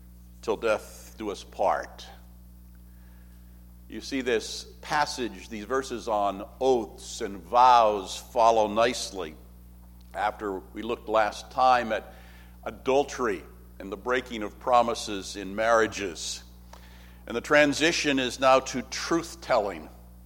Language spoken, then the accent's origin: English; Canada; born there; I was born in Canada, but neither of my parents were American citizens, so the country is safe.